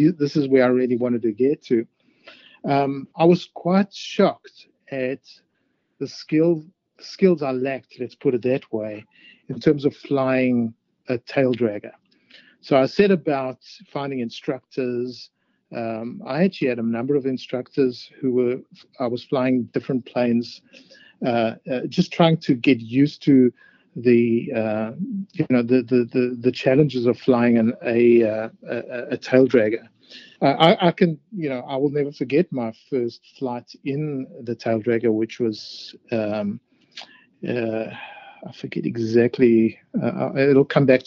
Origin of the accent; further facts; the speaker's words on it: South Africa; a friend of mine who I grew up with in South Africa